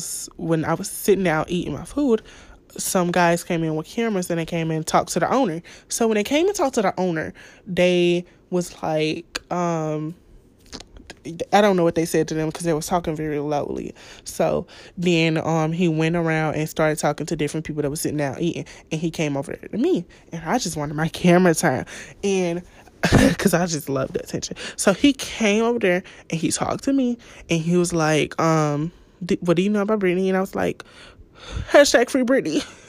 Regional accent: Kenwood, Louisiana, United States; I'm from Kenwood, Louisiana.

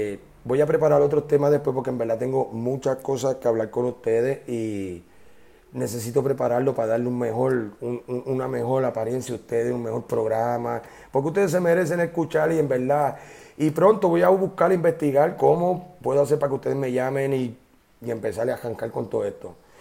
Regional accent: Puerto Rico; ahora mismo acabo de llegar a Puerto Rico, estoy en desempleado, soy un puertorriqueño más desempleado con ganas de superación.

